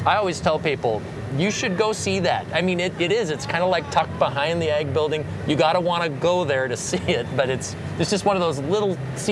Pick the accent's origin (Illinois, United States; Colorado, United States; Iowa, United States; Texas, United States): Iowa, United States; We never came here to show. I'm from Northwest Iowa. You had to pack a bag if you were going to come to Des Moines, you know.